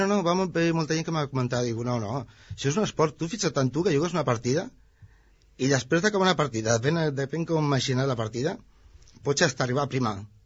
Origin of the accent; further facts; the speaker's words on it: Ripollet, Catalonia, Spain; jo que sóc de Ripollet en canvi, no